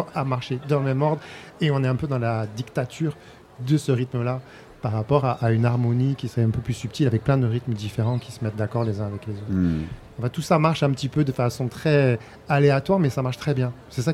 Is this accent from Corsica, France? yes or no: yes; Ajaccio, Corsica, France; also born or lived in Côte d'Ivoire; moi, je suis corse, je suis né à Ajaccio, j'ai grandi en Corse. Je t'avais dit, mais ce que je ne t'avais pas dit, c'est que ma petite enfance était en Côte d'Ivoire.